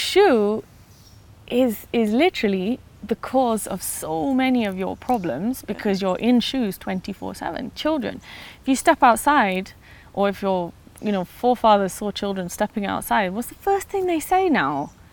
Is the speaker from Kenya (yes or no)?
yes; Kenya; And as a Kenyan, it bugs me to my bone to see Kenyans, even athletes, who used to run barefoot, now running with modern day footwear